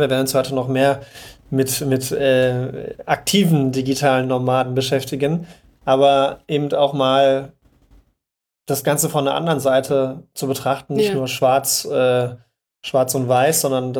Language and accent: German; eastern Germany, Germany; Ich bin ja Ossi.